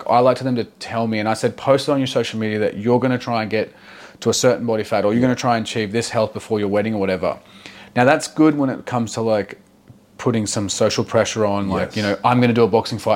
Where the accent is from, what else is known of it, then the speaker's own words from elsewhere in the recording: Australia; Like we're Aussie, you know, it's pretty open.